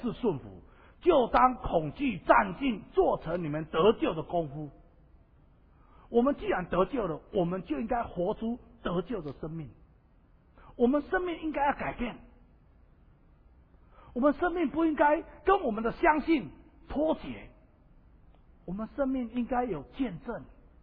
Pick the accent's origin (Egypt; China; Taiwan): Taiwan